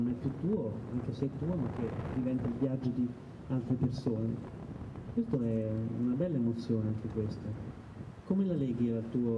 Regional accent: Apennines, Italy; La mia terra è l'Appennino.

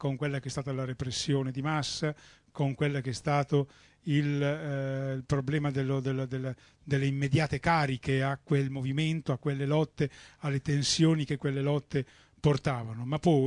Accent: Reggio Emilia, Emilia-Romagna, Italy; visto che io vengo da Reggio Emilia

